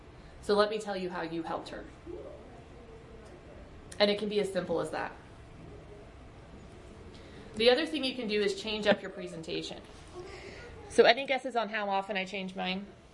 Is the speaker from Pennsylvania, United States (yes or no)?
yes; Pennsylvania, United States; That's why I'm here from Pennsylvania.